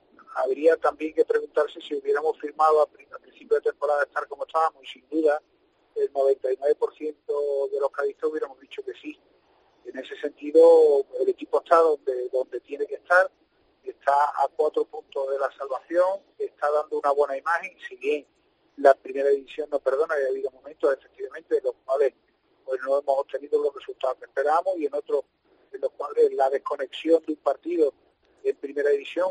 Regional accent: Seville, Andalusia, Spain; no me considero un gaditano más porque yo soy sevillano

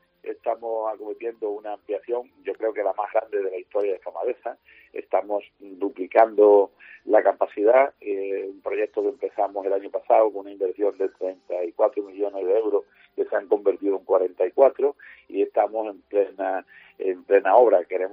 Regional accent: Málaga, Andalusia, Spain

